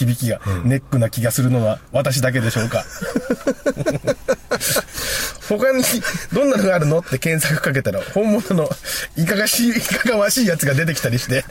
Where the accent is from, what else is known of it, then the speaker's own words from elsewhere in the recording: Saga, Japan; 私は地元佐賀が大好きです。